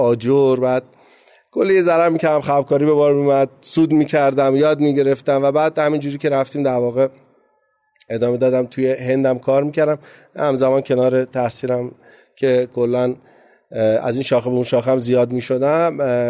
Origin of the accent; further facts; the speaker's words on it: Gachsaran, Kohgiluyeh and Boyer-Ahmad, Iran; born there; من متولد 31 اردیبهشت 1363 هستم. تو شهر گچساران به دنیا آمدم، شهر کوچیک نفتی گازیه و استان کوهکیلو بوی رحمت.